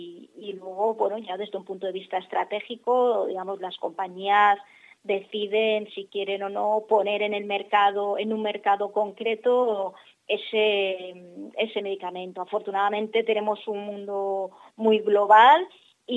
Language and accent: Spanish; Alicante, Valencian Community, Spain; siendo alicantina y siendo española